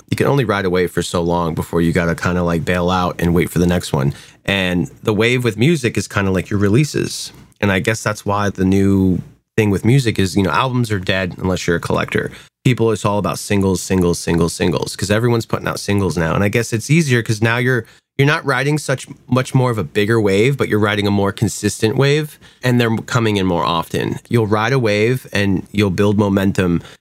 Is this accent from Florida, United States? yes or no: no; Queens, New York, United States; I'm from Queens, New York.